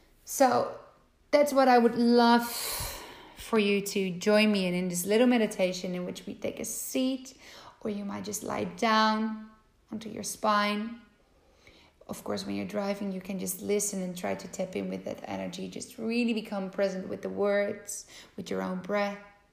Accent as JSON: {"language": "English", "town": "Zeist", "region": "Utrecht", "country": "Netherlands", "tie": "born or raised there", "said": "It's in Zeist, my hometown, and even though I'm there quite often, like say weekly"}